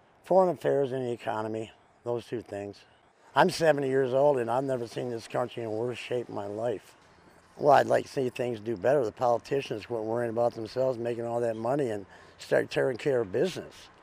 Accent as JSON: {"language": "English", "town": "Lake Ann", "region": "Michigan", "country": "United States", "said": "I'm from Lake Ann, and I work at Cherryland Grocery."}